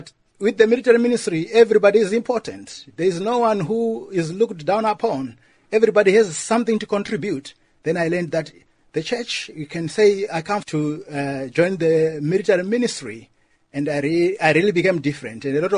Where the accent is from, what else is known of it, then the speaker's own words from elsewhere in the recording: Zimbabwe; now in United Kingdom; when I moved from my home country, Zimbabwe, to the United Kingdom